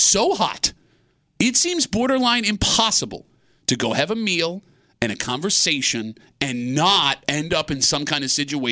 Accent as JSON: {"language": "English", "town": "Buffalo", "region": "New York", "country": "United States", "said": "That's not me. That's my cousin. I'm from Buffalo."}